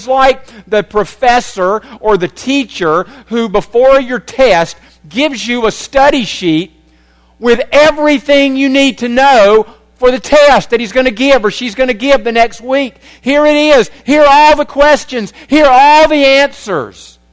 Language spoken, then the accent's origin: English; United States; Yes, I'm an American, and yes, I'm free